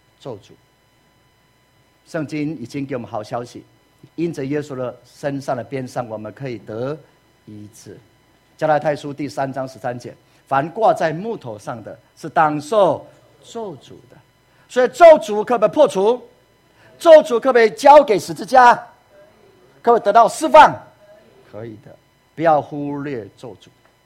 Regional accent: Taiwan; 万民如果用在我们台湾人的话，你觉得台湾人有没有很多幽暗呢？

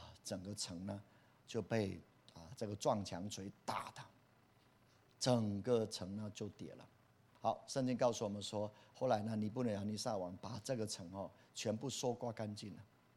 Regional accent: Taiwan; 我们台湾人曾经在几大概十几年前嘛

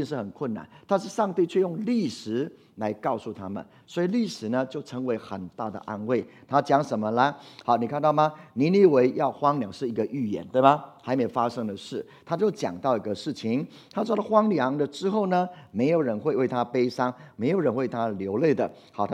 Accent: Taiwan; born there; 我们在这台湾居住，我们生在台湾，要爱这片土地，要起来为台湾祷告

